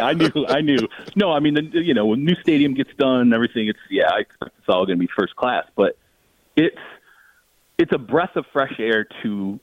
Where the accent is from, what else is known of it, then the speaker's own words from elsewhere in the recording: Michigan, United States; Like, I grew up in Michigan, the Lions for decades and decades, like that fan base is so beat down.